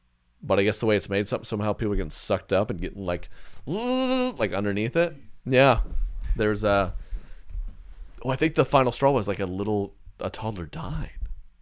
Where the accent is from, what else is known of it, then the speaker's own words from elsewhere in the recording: Bible Belt, United States; growing up in the Bible Belt, that was a classic